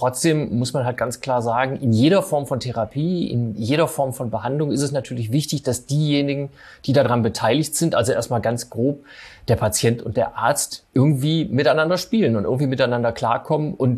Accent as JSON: {"language": "German", "region": "Berlin", "country": "Germany", "said": "um ganz genau zu sein, aus Berlin."}